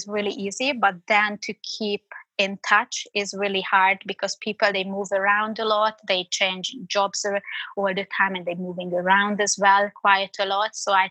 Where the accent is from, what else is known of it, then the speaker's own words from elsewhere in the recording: Budapest, Hungary; now in London, United Kingdom; I grew up in Budapest. I had all my high school friends, university friends from there.